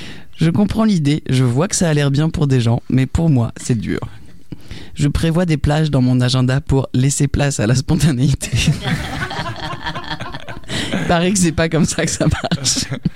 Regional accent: La Rochelle, Nouvelle-Aquitaine, France; Moi, j'ai grandi à La Rochelle, un joli port de l'Atlantique en Charente-Maritime.

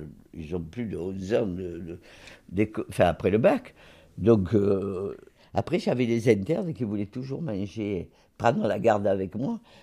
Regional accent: Corsica, France; Oui, parce que quand on est corse, à 7 ans, mon père, il m'emmenait à la campagne, il m'apprenait à tirer.

